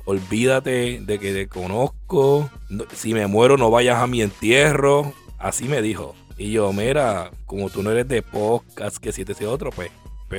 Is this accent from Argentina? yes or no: no; Puerto Rico; now in United States; Ese hombre me recibió en su casa cuando yo me mudé de Puerto Rico a Estados Unidos.